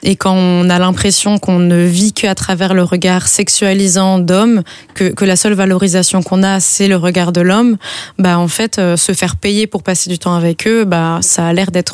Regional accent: France; Moi je viens de la France donc je connais cette loi là

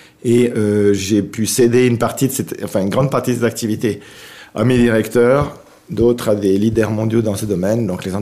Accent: Switzerland; d'origine anglaise, russe, allemande et suisse. Donc, je suis un Suisse qui a vécu une bonne partie de sa vie à l'étranger.

